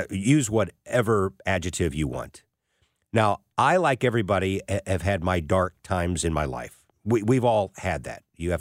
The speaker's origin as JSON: {"language": "English", "region": "Missouri", "country": "United States", "tie": "born or raised there", "said": "I end up back in my hometown as a sportscaster for Channel 4 here in town."}